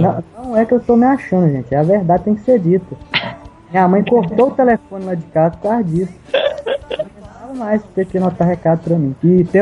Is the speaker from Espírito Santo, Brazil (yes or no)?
yes; Espírito Santo, Brazil; sotaque não é de mineiro, entendeu? Porque a gente é capixaba.